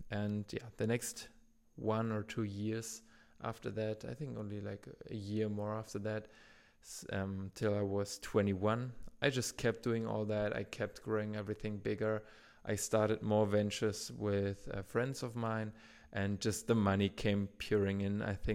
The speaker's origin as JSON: {"language": "English", "country": "Germany", "said": "I'm from Germany."}